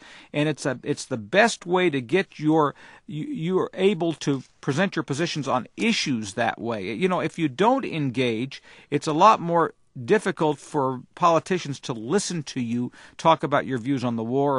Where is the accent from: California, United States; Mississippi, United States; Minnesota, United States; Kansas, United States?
Kansas, United States; I come from Kansas, which is a roughly parallel state politically to Utah.